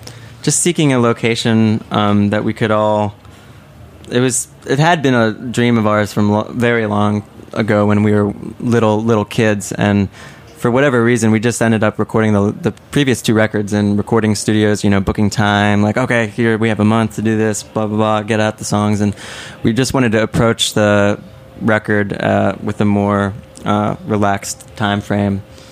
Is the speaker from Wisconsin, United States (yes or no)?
no; Wilmington, Delaware, United States; Well, we're from the Wilmington, Delaware area